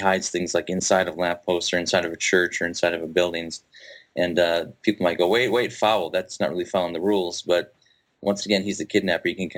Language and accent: English; Minnesota, United States; I would say a third of the audience was people that I knew up here because I'm from Minnesota.